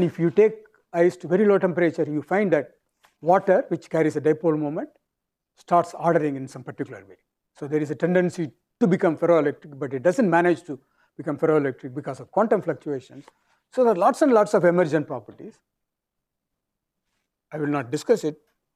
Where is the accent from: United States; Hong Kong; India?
India; Because I come from India, where you have monsoon.